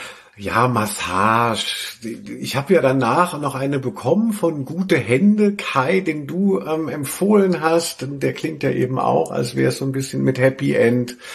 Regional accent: Hesse, Germany; Aber man sagt, wo ich herkomme, aus Hessen, a Gosch wie a Schwert.

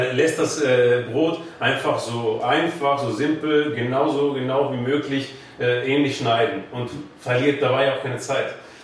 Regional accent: Greece; now in Raeren, Belgium; Ich komme aus Raren, also dem benachbarten Belgien, ich lebe seit 21 Jahren dort, früher meine Kindheit verbracht in Griechenland

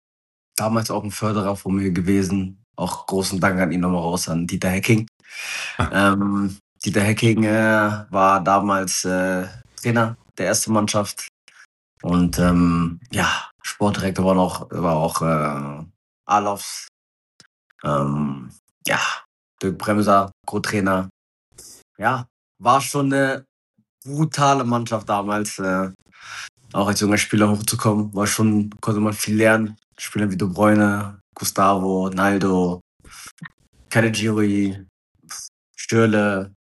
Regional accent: Freiberg, Saxony, Germany; born there; ich bin in Freiberg geboren, dann sind sie in aus Sachsen, dann sind sie immer so, du bist Ossi? Ich so, ja.

